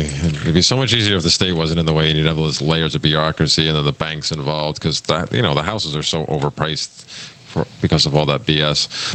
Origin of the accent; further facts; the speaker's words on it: Pennsylvania, United States; Like I said, I grew up in the Pocono Mountains. Pennsylvania